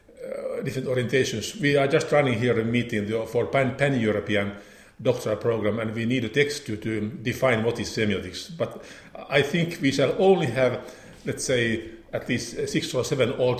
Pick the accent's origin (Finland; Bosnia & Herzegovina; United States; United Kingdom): Finland; English is a second language; Well, of course, I'm from Finland, so I'm a little bit outsider in this sense.